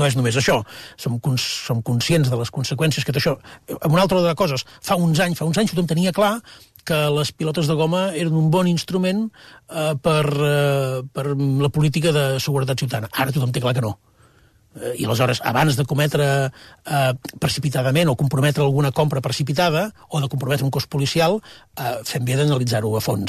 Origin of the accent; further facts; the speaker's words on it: Girona, Catalonia, Spain; jo soc gironí. Vaig viure els primers anys de Girona justament sota la catedral de Girona, al carrer Claveria.